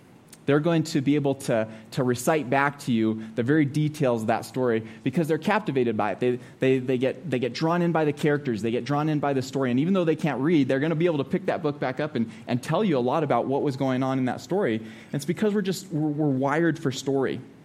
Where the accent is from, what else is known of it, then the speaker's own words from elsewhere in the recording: Eaton, Colorado, United States; I grew up in Eaton. So I've lived in Eaton for 18 years of my life. The first 18 years of my life was in Eaton.